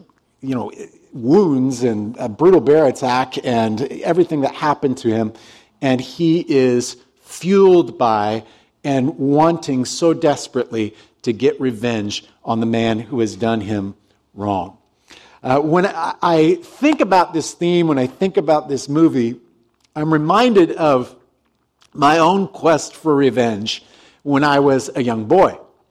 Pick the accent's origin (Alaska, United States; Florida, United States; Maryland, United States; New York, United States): Alaska, United States; born there; I was born in Alaska, and so I'm a little bit crazy like that.